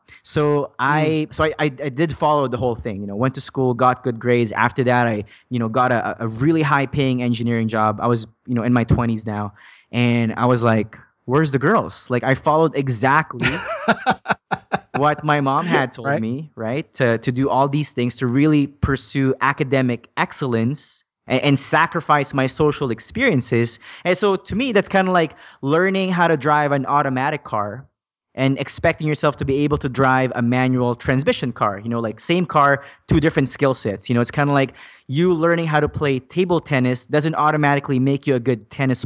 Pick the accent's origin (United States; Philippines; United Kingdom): Philippines; now in Canada; So my story started back in 2003 when my family and I immigrated from the Philippines. And my first couple of years here in Canada was it was a huge struggle